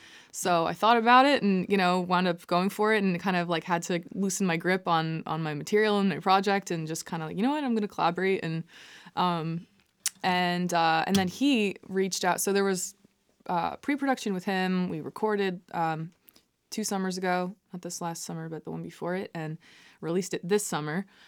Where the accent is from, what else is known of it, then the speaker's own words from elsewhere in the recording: New Jersey, United States; and I'm from New Jersey, I kind of, like, there's a part of me that's like, am I a fraud?